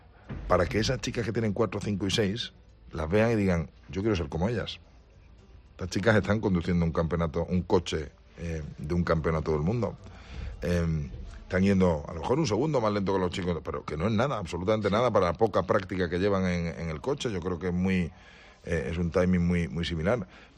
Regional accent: Spain; Y como español, yo tenía una espinita clavada en el corazón que me la acabo de sacar.

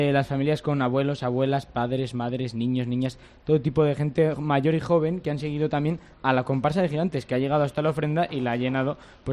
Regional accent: Pamplona, Navarre, Spain; los que somos de Pamplona, aunque sea alguna vez de rebote, te toca huir

